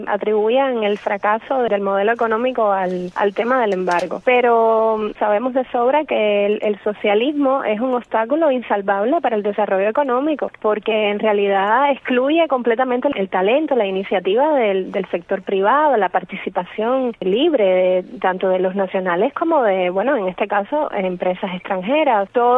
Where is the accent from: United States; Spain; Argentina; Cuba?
Cuba; siempre los más perjudicados somos los cubanos.